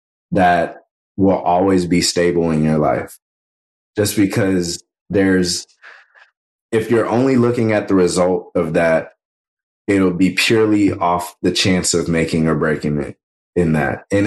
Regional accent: Round Rock, Texas, United States; also born or lived in California; So I was born in California, but grew up a Texan, 20 miles or about 10 miles northeast of Austin. Grew up in Round Rock, Texas, and went to Hutto High School.

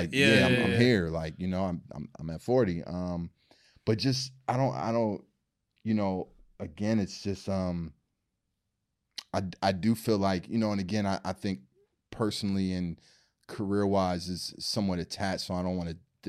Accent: Philadelphia, Pennsylvania, United States; when I was growing up in Philly, we had this, we had something called the JBM, the Junior Black Mafia

